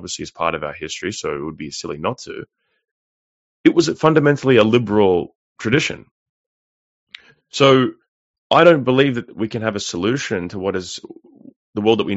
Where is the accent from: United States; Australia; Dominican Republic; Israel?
Australia; as an Australian, to make it more concrete, as an Australian